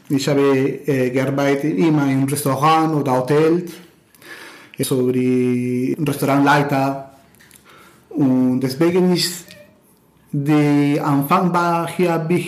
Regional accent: Peru; German is a second language; now in Germany; Ich komme aus Peru, ja.

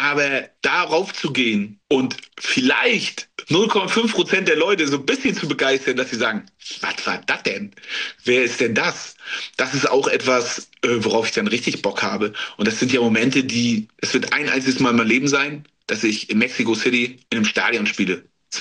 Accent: Rostock, Mecklenburg-Vorpommern, Germany; und dann in Rostock zu Hause bei uns in MV.

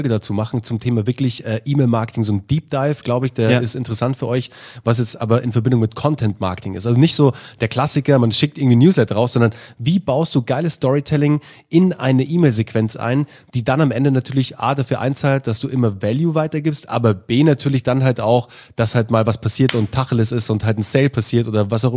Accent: Munich, Bavaria, Germany; Und ich bin als Münchner Jung sozusagen, der Bursche vom Land, komme ich da in die große Stadt

